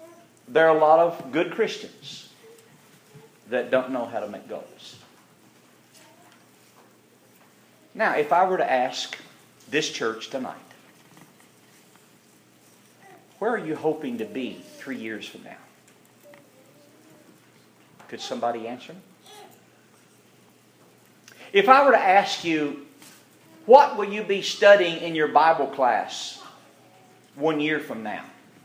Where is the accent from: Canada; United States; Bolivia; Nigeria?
United States; Kentucky; Now, even though I'm from Kentucky, I can count to one.